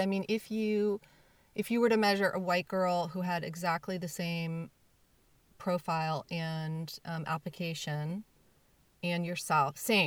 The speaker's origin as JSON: {"language": "English", "region": "Texas", "country": "United States", "tie": "born or raised there", "said": "Yeah. In Texas. You know, my grandparents were from the South and, my other grandparents were from the North, but it was, you know, very segregated."}